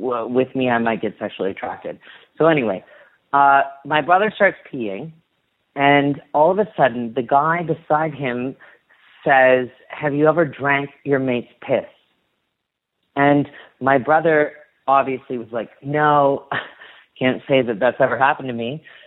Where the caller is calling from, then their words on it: Toronto, Ontario, Canada; I'm calling from Toronto, Ontario.